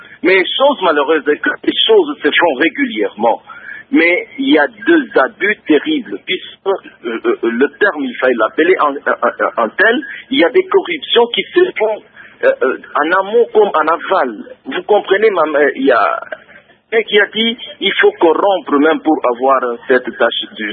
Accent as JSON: {"language": "French", "country": "DR Congo", "said": "ce qui veut dire que chez nous au Congo, nous n'avons même pas de diplômés d'État qui peuvent être des magasiniers."}